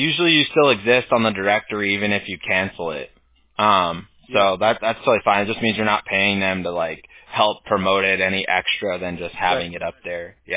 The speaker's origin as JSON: {"language": "English", "country": "United States", "tie": "born or raised there", "said": "I grew up in the United States, so for me, I see people every race, everywhere, you know, it's normal here, everybody here is from somewhere else"}